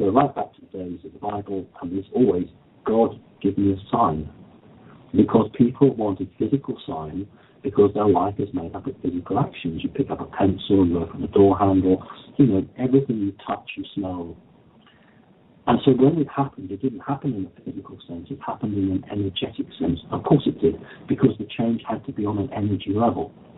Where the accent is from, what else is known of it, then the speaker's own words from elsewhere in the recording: United Kingdom; First of all, I'm obviously British and I use the word mantid.